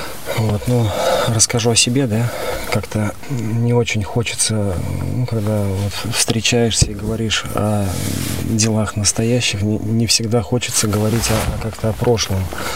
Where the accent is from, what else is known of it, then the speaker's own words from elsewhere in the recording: Chapayevsk, Samara Oblast, Russia; мне 40 лет сейчас. Сам я родом из Чапаевска. Это такой город небольшой, недалеко от Самары, Самарская область.